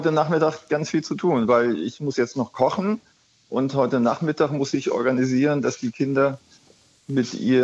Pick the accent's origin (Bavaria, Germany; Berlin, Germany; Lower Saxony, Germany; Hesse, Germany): Hesse, Germany; Frankfurt; Ich bin ja Jahrgang 59 und ich bin in Frankfurt aufgewachsen, also schönen Gruß nach Frankfurt.